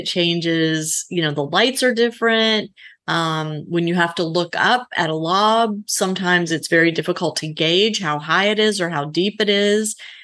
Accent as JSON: {"language": "English", "region": "Louisiana", "country": "United States", "tie": "born or raised there", "said": "I grew up in Louisiana, always played outdoors."}